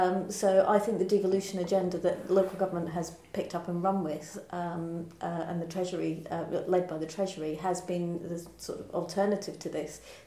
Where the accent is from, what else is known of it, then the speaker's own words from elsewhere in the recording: Scotland, United Kingdom; I'm a Scot